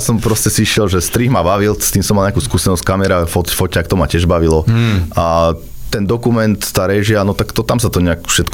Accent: Ladce, Trenčín Region, Slovakia; U nás v Lacoch sa vtedy stavala diaľnica, ešte to bolo, myslím, ešte za Mečiara, dokončovalo sa všeličo a prišlo veľa rôznych robotníkov.

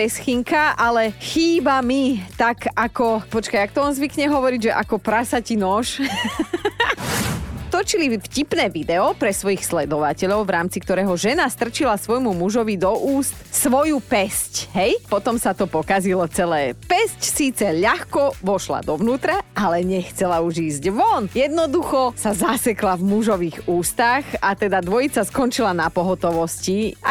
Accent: Borovce, Trnava Region, Slovakia

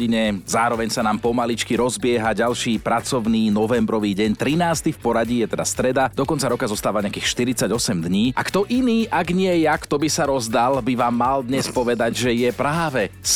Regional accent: Trnava, Trnava Region, Slovakia; dokonca ideme do môjho rodného mesta v tomto roku, v Trnave

